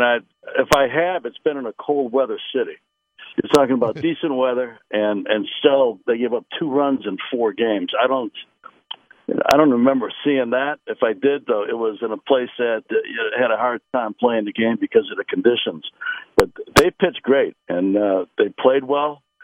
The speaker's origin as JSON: {"language": "English", "town": "Chicago", "region": "Illinois", "country": "United States", "tie": "born or raised there", "said": "I remember back in maybe 68 or 69 growing up in Chicago"}